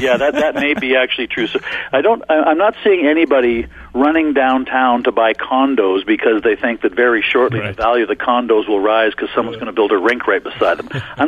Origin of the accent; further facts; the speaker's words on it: Warren, Manitoba, Canada; now in Ottawa, Canada; I moved from Winnipeg, where I grew up. You know, I'm a Winnipeg boy. I grew up just outside of Winnipeg in Warren, Manitoba. I moved to Ottawa in 1983. So I'm now 30 plus years here.